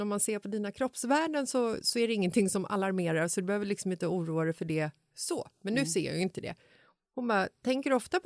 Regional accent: Stockholm, Stockholm County, Sweden; I Bagarmossen där jag är uppvuxen.

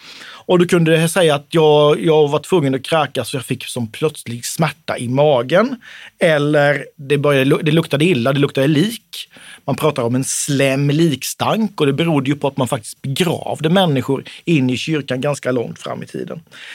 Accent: Småland, Sweden; Ja, jag har ju inte heller någon relation till hembränt, fast jag är smålänning.

